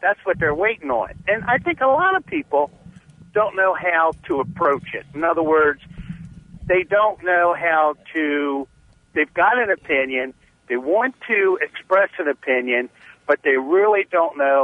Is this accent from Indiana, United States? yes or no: no; Chestertown, Maryland, United States; Boy, I blew that one. I'm from Chestertown.